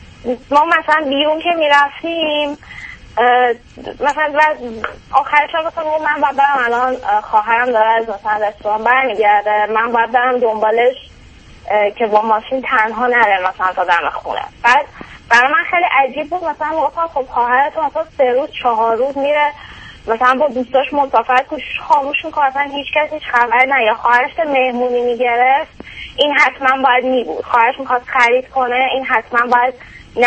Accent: Iran; moved away as an adult; الان 5 سال تقریبا هست که از ایران اومدیم.

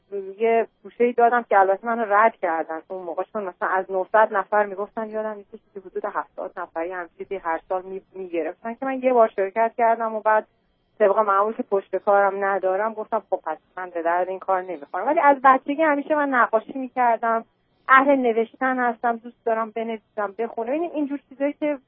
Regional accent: Iran; moved away as an adult; also born or lived in Europe; من از ایران که آمدم اون زمان اولی که خارج شدم در واقع تو سن دیپلم بودم و رفتم اروپا

